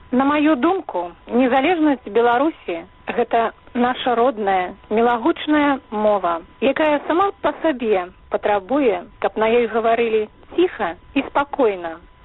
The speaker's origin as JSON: {"language": "Russian", "town": "Kaliningrad", "region": "Kaliningrad Oblast", "country": "Russia", "tie": "born there", "said": "К сожалению, даже языком белорусским не владею. Корни польско-белорусско-русские. Родилась в Прибалтийском Калининграде. Долго жила в России. Часто бывала в Москве, считая ее столицей моей родины."}